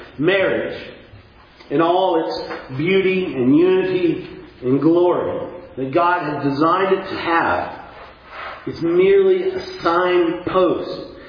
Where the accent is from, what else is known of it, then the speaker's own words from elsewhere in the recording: Kentucky, United States; So I am from Kentucky.